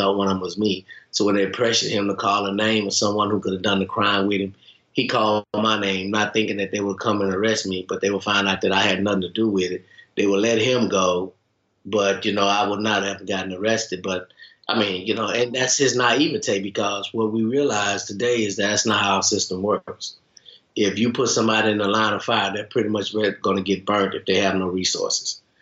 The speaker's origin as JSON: {"language": "English", "region": "Texas", "country": "United States", "tie": "born or raised there", "said": "occurred in the small town, Burleson County, which was like 35 miles away from my hometown."}